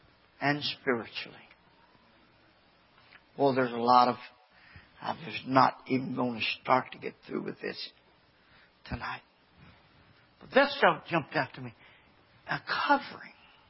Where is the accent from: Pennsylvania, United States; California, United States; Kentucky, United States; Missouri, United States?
Kentucky, United States; Morton's Gap; I was born and raised in Morton's Gap 62 years ago. I'm too far behind to learn.